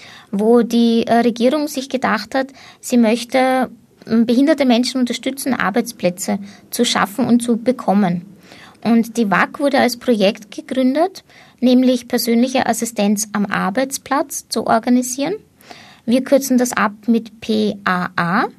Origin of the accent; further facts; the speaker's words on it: Schwechat, Lower Austria, Austria; ich bin eigentlich Schwächerterin, aber meine Familie hat kroatische Wurzeln und deswegen auch der komplizierte Name.